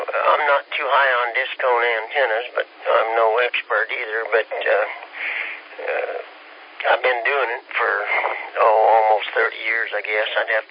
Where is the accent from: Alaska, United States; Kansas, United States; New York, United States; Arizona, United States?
Kansas, United States; I'm from Kansas originally, about 12 or so years ago